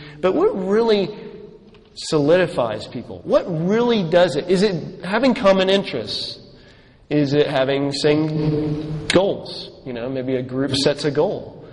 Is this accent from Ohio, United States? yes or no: no; Highland Park, Texas, United States; now in Dallas, United States; Because I'm from Highland Park in Dallas.